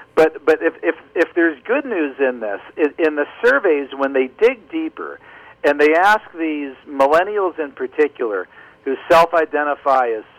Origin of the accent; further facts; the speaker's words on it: Pennsylvania, United States; Indiana, your home state, Pennsylvania, my home state